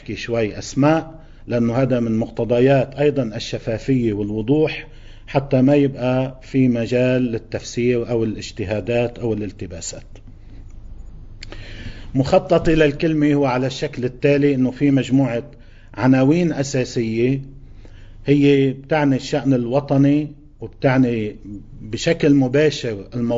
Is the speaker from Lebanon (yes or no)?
yes; Lebanon; نرى النعمة الموجودة عندنا في لبنان